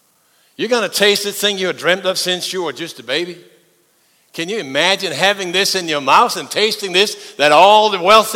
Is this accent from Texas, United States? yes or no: yes; Texas, United States; We're from Texas. We know steaks, yes?